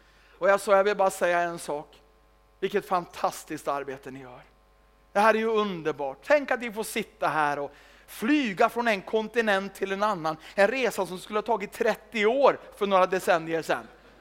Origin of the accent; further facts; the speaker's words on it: Sweden; Inte bara för att jag är svensk, men låt mig ändå säga någonting om Arlanda flygplats.